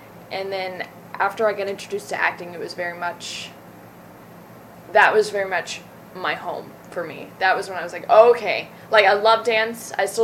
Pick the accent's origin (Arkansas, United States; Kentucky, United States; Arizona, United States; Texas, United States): Kentucky, United States; Yes, I was born and raised in Kentucky.